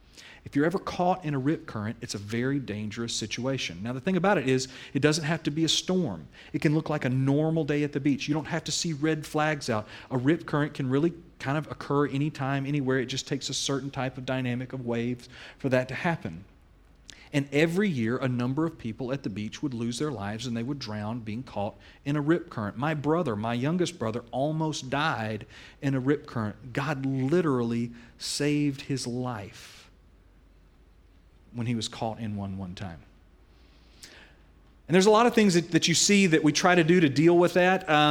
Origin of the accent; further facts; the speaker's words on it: Panama City, Florida, United States; I grew up, my hometown is Panama City, Florida. I grew up there.